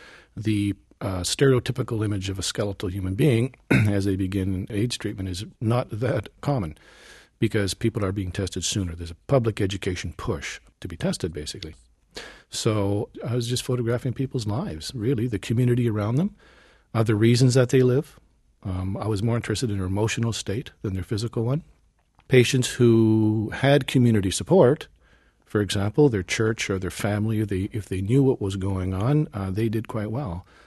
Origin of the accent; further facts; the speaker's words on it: Canada; I'm Canadian